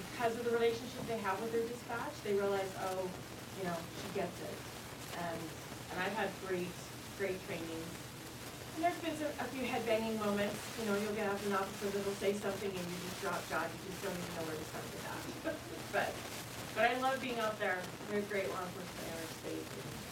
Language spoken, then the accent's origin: English; Layton, Utah, United States; because I'm from Layton and I know them